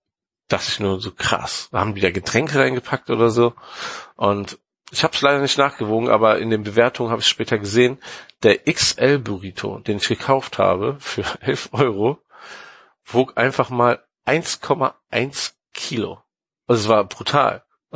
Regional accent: Cologne, North Rhine-Westphalia, Germany; also wir kommen aus Köln und Paris mit einem Auto sind 5-6 Stunden.

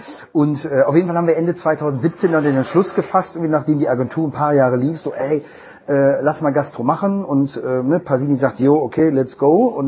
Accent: Hanover, Lower Saxony, Germany; born there; Also, dass ich in Hannover geboren bin, ist, glaube ich, eher uninteressant und sollte man vielleicht nicht nach außen hinhängen. Aber ich liebe Hannover.

